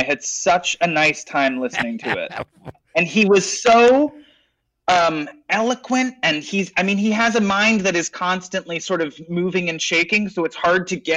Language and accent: English; Canada